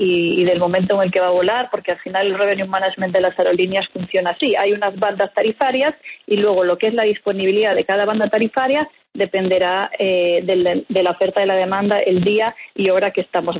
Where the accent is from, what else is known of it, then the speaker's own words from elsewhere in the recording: Spain; Yo soy española.